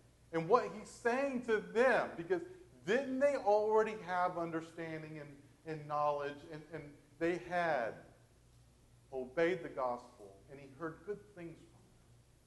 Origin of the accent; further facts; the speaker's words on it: Michigan, United States; I'm not from here. I'm from Michigan.